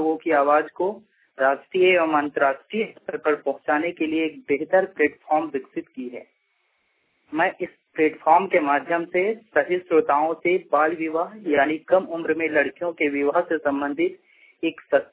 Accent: Hazaribagh, Jharkhand, India; ग्राम मुक्तमा, पुष्करियाजपुर, थाना इचाक, जिला हजारीबाग का निवासी हूँ।

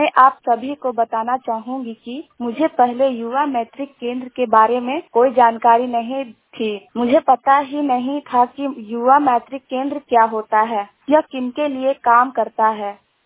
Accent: Neri Vikas, India; मैं नेरी विकास की रहने वाली हूँ। मेरी उम्र 18 वर्ष है।

